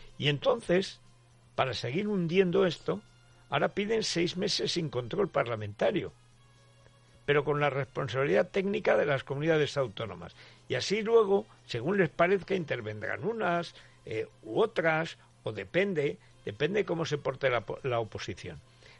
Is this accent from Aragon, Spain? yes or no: yes; Aragon, Spain; pues se planta en Teruel, en mi pueblo.